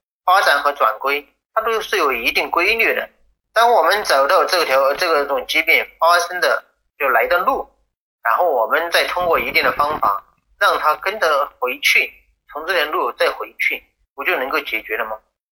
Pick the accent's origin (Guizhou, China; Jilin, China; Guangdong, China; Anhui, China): Guizhou, China; 我是来自贵州的